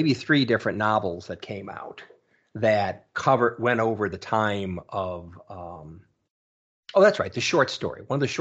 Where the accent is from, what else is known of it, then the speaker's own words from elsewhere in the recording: Chicago, Illinois, United States; I'm from Chicago too.